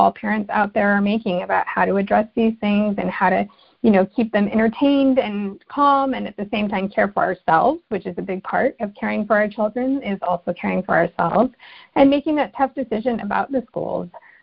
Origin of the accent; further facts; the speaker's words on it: Escondido, California, United States; I am a native of San Diego. I was born and raised in Escondido, and other than my training and education, I've lived in the North County